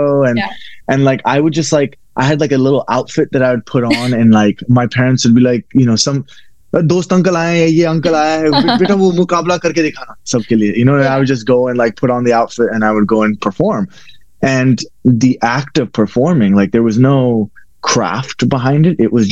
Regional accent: San Diego, California, United States; also born or lived in Haryana, India; Yes, I was born in India. I was born in Haryana, but mainly grew up in San Diego.

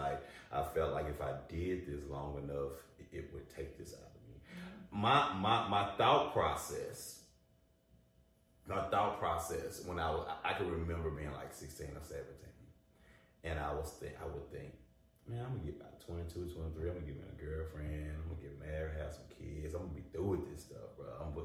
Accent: Bible Belt, United States; So we grew up in the Bible Belt.

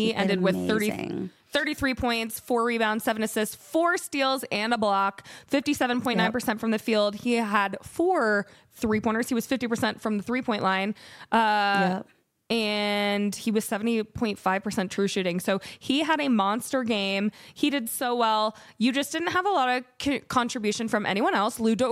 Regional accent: Fort Worth, Texas, United States; born there; and I was born in Fort Worth. So I'm a Cowboys fan.

